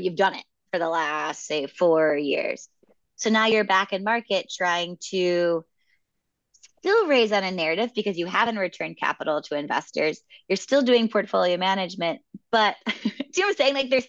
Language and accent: English; Chicago, Illinois, United States; also born or lived in New York; now in Puerto Rico; I'm from Chicago. I moved from New York. People thought I was nuts when I moved to an island.